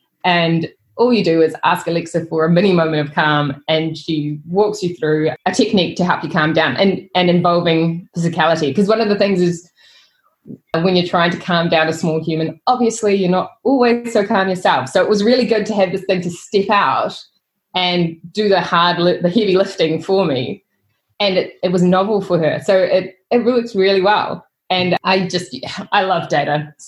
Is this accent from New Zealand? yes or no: yes; New Zealand; I'm from New Zealand.